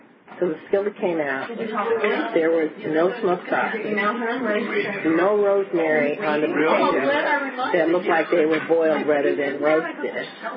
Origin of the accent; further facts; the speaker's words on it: Ohio, United States; born or raised there